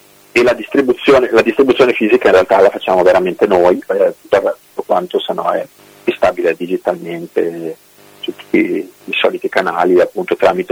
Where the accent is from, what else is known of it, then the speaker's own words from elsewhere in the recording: Turin, Piedmont, Italy; ho fatto uno spoiler fin troppo grosso dicendo che sono di Torino.